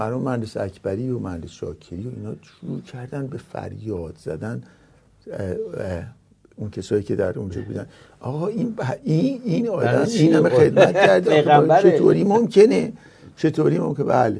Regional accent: Nahavand, Hamadan, Iran; 3 سال اونجا بودم، هنوز که هنوزه هر بار پشت تلویزیون میبینم که از اونجا میاد، از شهر عزیزم نهاوند

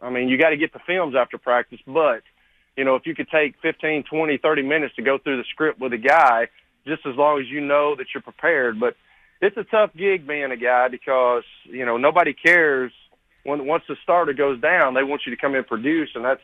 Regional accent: Tennessee, United States; my whole deal was when I came from Lincoln County and I went to MTSU, and MTSU was a 1AA program at that time.

